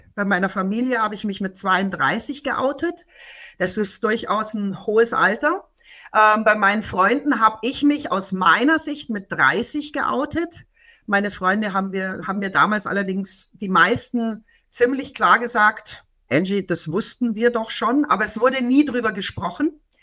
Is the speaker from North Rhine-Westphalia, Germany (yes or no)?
no; Landsberg, Bavaria, Germany; auch in meiner Heimatstadt Landsberg wird es ein CSD sein.